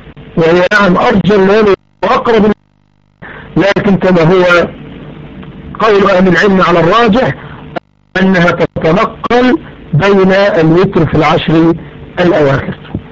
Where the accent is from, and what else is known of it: Egypt